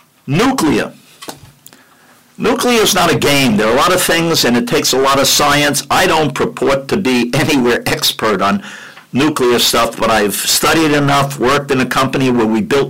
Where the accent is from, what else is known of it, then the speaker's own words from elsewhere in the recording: New York City, New York, United States; I come from New York City.